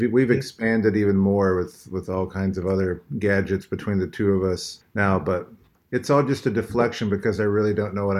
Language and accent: English; Florida, United States; also born or lived in Tennessee; Like I said, I grew up in the South. I was born in Tennessee. My family's from Kentucky. I'm the only one born in Tennessee. Grew up in Florida